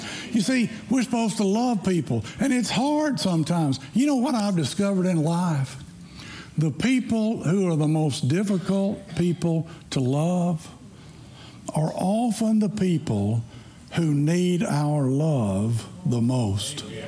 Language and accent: English; the South, United States; You see, I grew up in the South, and can I just be honest with y'all?